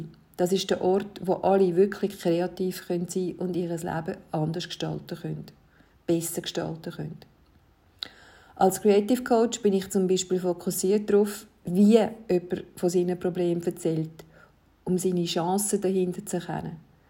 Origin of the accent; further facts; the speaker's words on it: Zurich, Switzerland; born there; first language Neapolitan; German is a second language; Ich bin Jahrgang 1963. Ich bin geboren in Zürich und meine Muttersprache ist napoletanischer Dialekt.